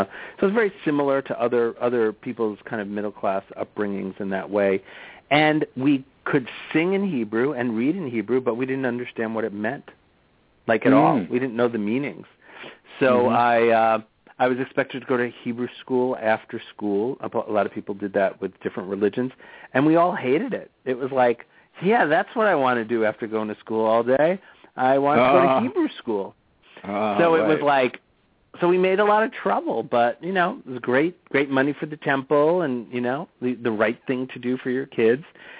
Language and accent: English; Long Island, New York, United States; I grew up in Long Island, right about 5 miles as the crow flies from JFK. It was a primarily Jewish neighborhood, and right across the water was a primarily Italian neighborhood.